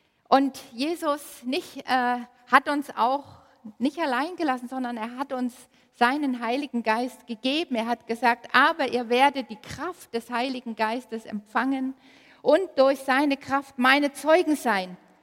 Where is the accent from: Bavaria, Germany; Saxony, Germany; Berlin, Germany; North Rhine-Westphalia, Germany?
Saxony, Germany; Chemnitz; born there; ich bin gebürtige Chemnitzerin. Ich komme aus Dreisdorf-Klöser, also nur über den Berg so ungefähr.